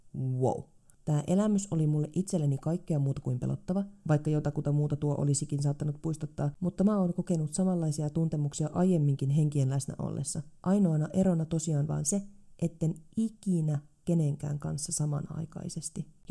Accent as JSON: {"language": "Finnish", "town": "Alastaro", "region": "Southwest Finland", "country": "Finland", "tie": "born or raised there", "said": "mun kotikonnuillani Alastarolla Varsinais-Suomessa"}